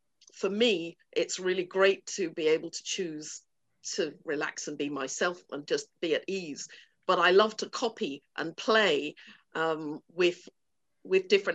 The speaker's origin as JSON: {"language": "English", "region": "London", "country": "United Kingdom", "tie": "born or raised there", "said": "growing up in London, I would be on holiday in Trinidad"}